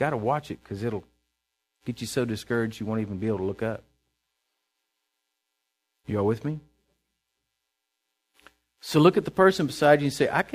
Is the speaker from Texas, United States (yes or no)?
yes; Texas, United States; Lord, it may not be the prettiest prayer because, Lord, we're from Texas. We may not say it just right because we're from the country.